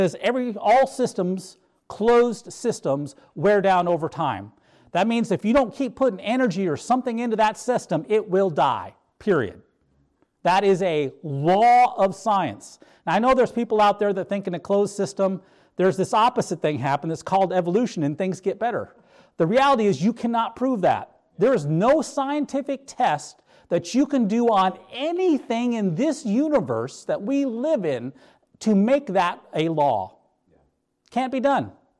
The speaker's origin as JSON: {"language": "English", "region": "the Dakotas", "country": "United States", "tie": "born or raised there", "said": "I'm pretty sure, like, I don't know, growing up in the Dakotas, I'm pretty sure any one of those things on the list would be, you know, you'd be in trouble."}